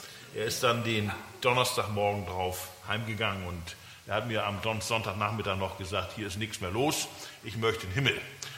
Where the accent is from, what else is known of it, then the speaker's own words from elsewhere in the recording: Germany; Ich bin Deutscher